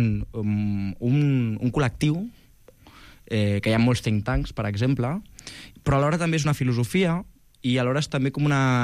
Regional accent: Castelldefels, Catalonia, Spain; Mira, jo, saps que jo soc de Castelldefels?

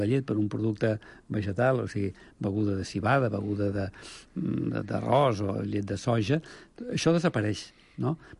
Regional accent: Sant Cugat, Catalonia, Spain; Jo recordo que quan era petit, jo dic que jo sóc fill de Sant Cugat, 7.500 habitants

